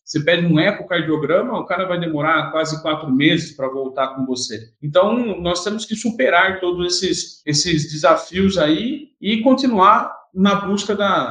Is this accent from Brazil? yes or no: yes; Torrinha, São Paulo, Brazil; born there; sou nascido em Torrinha, interior do estado de São Paulo, uma cidade de 8 mil habitantes